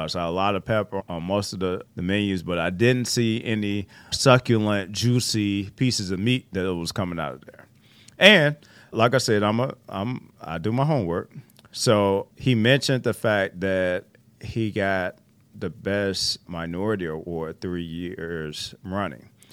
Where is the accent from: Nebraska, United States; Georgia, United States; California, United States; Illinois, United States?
Illinois, United States; Chicago; I know I'm from Chicago, so when it comes to food